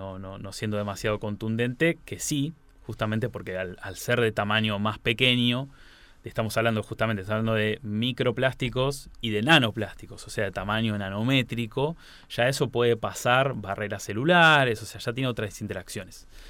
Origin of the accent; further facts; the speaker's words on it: Buenos Aires, Argentina; yo soy de Buenos Aires.